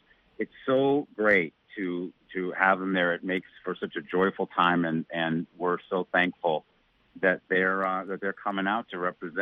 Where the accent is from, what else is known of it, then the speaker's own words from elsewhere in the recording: Cleveland, Ohio, United States; Well, for me, you know, I grew up in Cleveland, and so it was always snowing at Christmas time, and it was always cold and snowing.